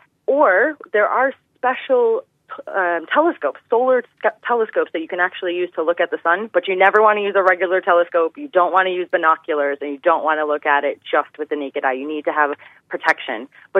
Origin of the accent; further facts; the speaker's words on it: Buffalo, New York, United States; now in Cork, Ireland; as you notice, you probably can hear I'm not from Cork. I'm actually from New York.